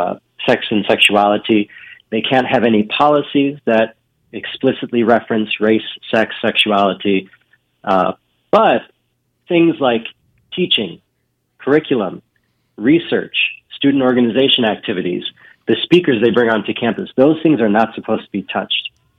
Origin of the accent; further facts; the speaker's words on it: Milwaukee, Wisconsin, United States; now in Texas; so I'm not originally from Texas, I'm from Wisconsin. And growing up, Wisconsin, Milwaukee, where I grew up, is very racially segregated in terms of neighborhoods.